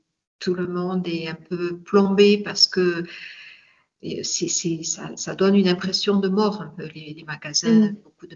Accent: Toulouse, Occitanie, France; je suis française et toulousaine de naissance, oui.

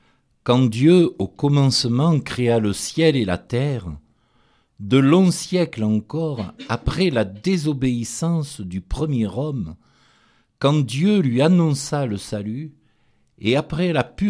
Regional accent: Provence-Alpes-Côte d'Azur, France; accent: Provençal; en vous rejoignant dans ma langue provençale et dans mon accent.

